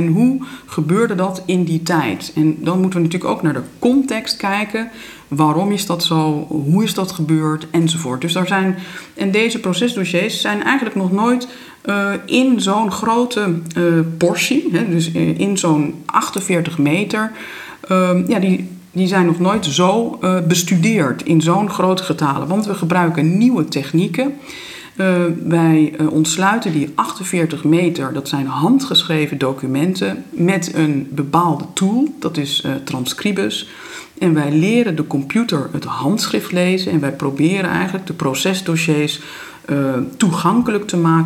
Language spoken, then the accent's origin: Dutch; West Netherlands, Netherlands; Ik ben opgegroeid in het Westen. Maar we gingen natuurlijk heel vaak naar Friesland.